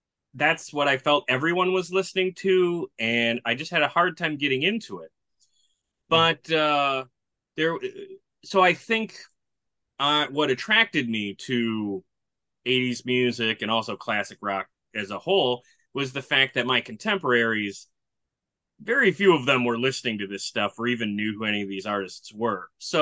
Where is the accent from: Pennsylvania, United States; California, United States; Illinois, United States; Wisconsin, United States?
Wisconsin, United States; Milwaukee; So I'm from Milwaukee, Wisconsin, lived here my whole life